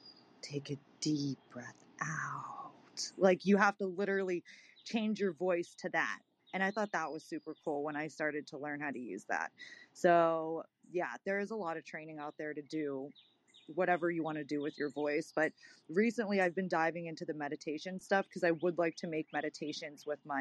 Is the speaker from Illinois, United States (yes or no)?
no; Pittsburgh, Pennsylvania, United States; moved away; also born or lived in California; I was raised in Pittsburgh, moved to California, definitely picked up that California, whatever it is, and now I'm in the South.